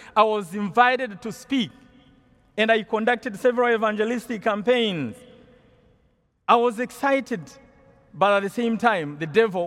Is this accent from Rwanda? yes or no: yes; Rwanda; English is a second language; now in United States; As they told you, I come from Wima in California, where I teach in the Department of Theology. But originally, I come from Rwanda, a very small country in East Central Africa.